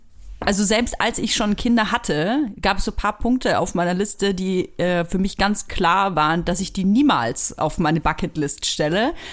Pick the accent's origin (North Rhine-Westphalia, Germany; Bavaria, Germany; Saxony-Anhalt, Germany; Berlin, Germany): Bavaria, Germany; ich komme ja aus Franken